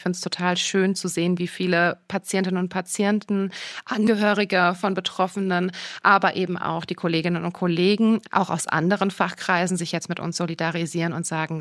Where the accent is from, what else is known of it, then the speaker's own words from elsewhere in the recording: Ulm, Baden-Württemberg, Germany; Ich bin aus der Region Ulm.